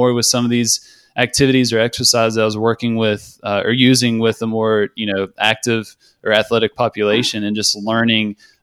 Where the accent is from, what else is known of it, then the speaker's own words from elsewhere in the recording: West Virginia, United States; especially because I grew up in West Virginia and, you know, you don't get exposed to too much